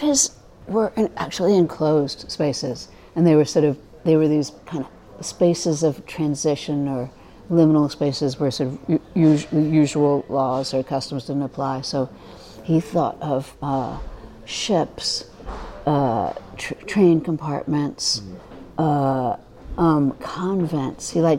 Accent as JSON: {"language": "English", "town": "New York City", "region": "New York", "country": "United States", "tie": "born or raised there", "said": "when I was a kid growing up in New York, I used to, running around the city"}